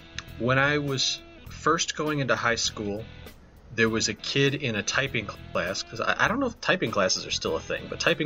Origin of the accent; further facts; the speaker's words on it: Michigan, United States; I grew up in Michigan, United States, for anybody who's listening that's outside of the United States.